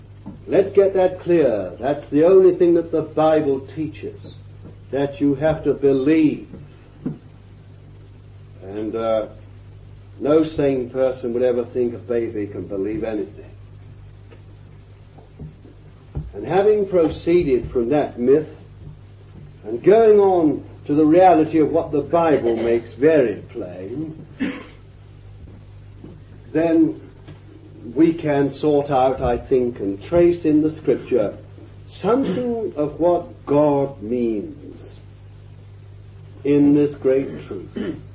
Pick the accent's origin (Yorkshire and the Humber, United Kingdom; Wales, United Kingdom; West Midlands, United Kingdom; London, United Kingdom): London, United Kingdom; born there; I am not an Englishman. I was born in London. An Englishman of the Englishmen, I should think. But I'm not an Englishman anymore.